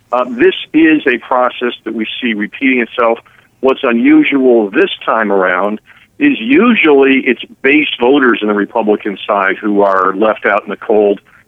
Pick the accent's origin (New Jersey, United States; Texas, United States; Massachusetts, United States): New Jersey, United States; we are going to have a New Jersey-style election. My home state, when we elect governors